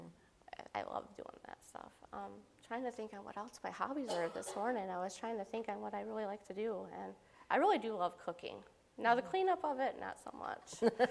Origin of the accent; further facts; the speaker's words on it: Angelica, New York, United States; Well, I grew up in Angelica, New York.